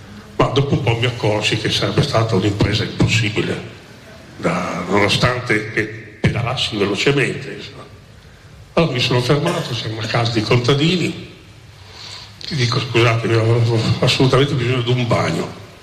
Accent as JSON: {"language": "Italian", "town": "Vignola", "region": "Emilia-Romagna", "country": "Italy", "said": "e sono da Vignola"}